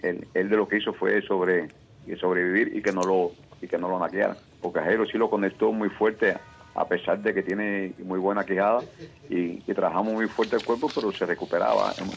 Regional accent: Cuba; yo soy cubano

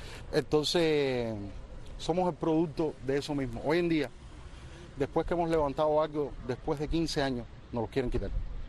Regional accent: San Agustín, Havana, Cuba; yo soy de San Agustín

